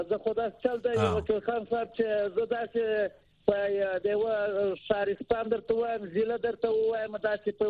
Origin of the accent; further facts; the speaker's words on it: Mazar-i-Sharif, Balkh, Afghanistan; وطن ته خو زه د مزار شریف